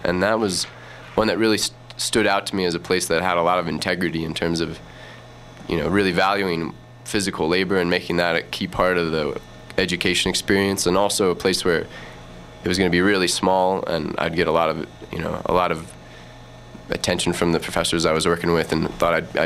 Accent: Columbia, Missouri, United States; And born and raised in Columbia, Missouri, and had a lot of good influences there in a pretty broad spectrum of music.

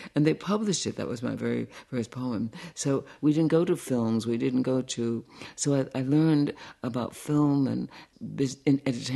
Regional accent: Harlem, New York, United States; I grew up in Harlem. In the film, I see some of the very streets I live on. So this film, it's where I come from. I don't know who I would be if I weren't this child from Harlem, this woman from Harlem.

